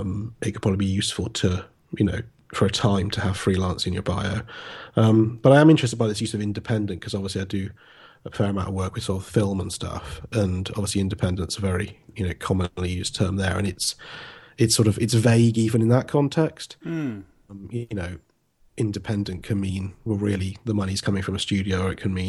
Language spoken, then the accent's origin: English; Wells, South West England, United Kingdom; I'm from Wells in sunny Somerset.